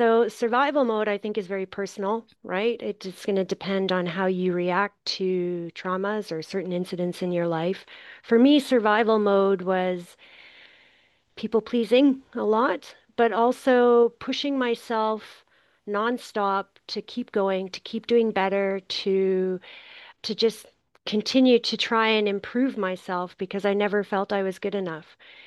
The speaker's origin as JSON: {"language": "English", "region": "Northern Canada", "country": "Canada", "said": "Like I said, I'm from Northern Canada."}